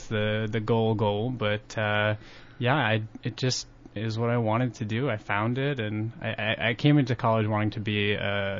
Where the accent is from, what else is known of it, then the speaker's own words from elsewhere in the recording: Shoreview, Minnesota, United States; and I grew up in Shoreview, Minnesota, and I didn't really do a lot of art in high school